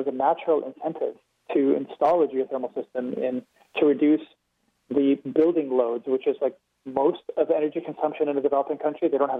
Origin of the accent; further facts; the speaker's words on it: Canada; I grew up in Canada my whole life. I graduated a degree of computer engineering from the University of Waterloo.